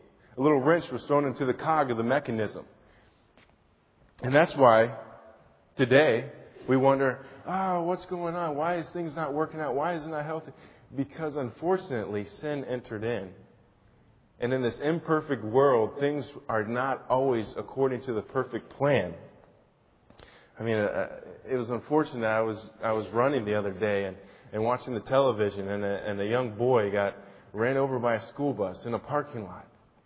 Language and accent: English; Jamaica; born there; I became a Christian at a very young age. And my dad's a pastor. I was born in Jamaica while he was teaching there.